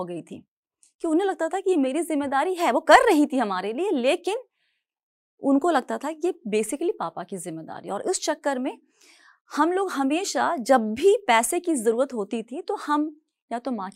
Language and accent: Hindi; Muzaffarpur, Bihar, India; also born or lived in Gaya / Varanasi / Delhi / Pune; now in Bangalore, India; तो हम पैदा हुए थे 1982 में, मुजफ्फरपुर बिहार का एक शहर है. मुजफ्फरपुर, गया, बनारस, दिल्ली, पुणे, मुंबई और फिलहाल बैंगलोर, ये मेरा शहरों का सफर है.